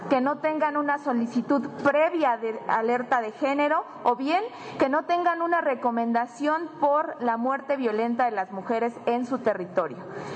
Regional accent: Ecatepec de Morelos, State of Mexico, Mexico; 11 municipios del Estado de México, uno de ellos de donde yo vengo, Ecatepec de Morelos

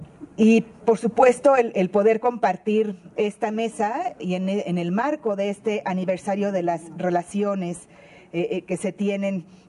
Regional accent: Guanajuato, Mexico; soy de Guanajuato, una relación muy importante que tenemos

